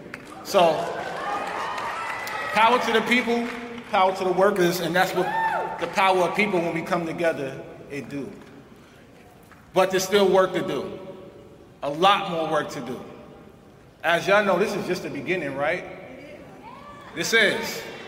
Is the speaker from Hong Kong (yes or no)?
no; New York, United States; So as a New Yorker in me, I had to go to Israel and talk my shit.